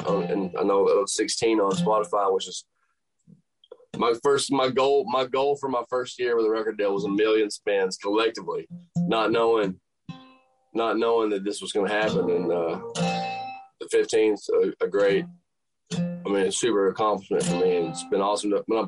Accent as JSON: {"language": "English", "region": "Tennessee", "country": "United States", "said": "I'm from Tennessee, so the Bridgestone Arena would be like, you know, a dream."}